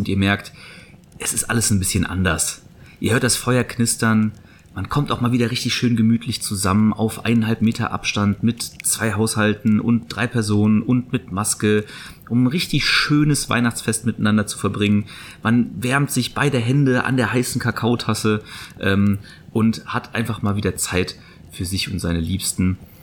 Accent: Rhineland-Palatinate, Germany; weil ich bin mittlerweile in meine Heimat gefahren und meine Heimat ist der Westerwald.

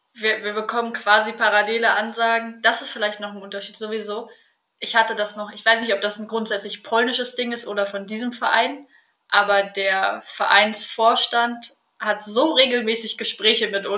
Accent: Berlin, Germany; Ja, bin Berlinerin.

